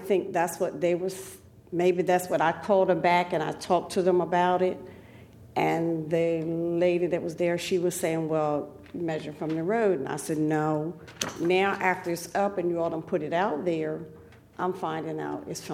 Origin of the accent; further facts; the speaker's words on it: Delaware, United States; I'm from Delaware, and they always said measure from the road.